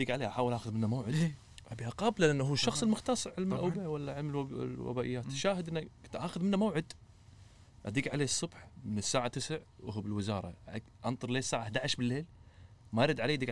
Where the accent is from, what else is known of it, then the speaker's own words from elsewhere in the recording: Kuwait; إحنا ككويتيين